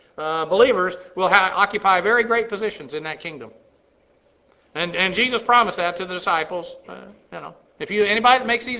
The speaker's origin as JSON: {"language": "English", "region": "Massachusetts", "country": "United States", "tie": "born there", "said": "Believe it or not, I was born in Massachusetts."}